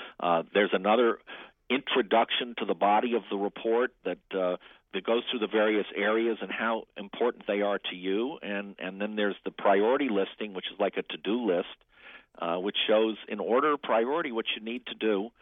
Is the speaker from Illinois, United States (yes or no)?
no; Washington, District of Columbia, United States; I grew up in Washington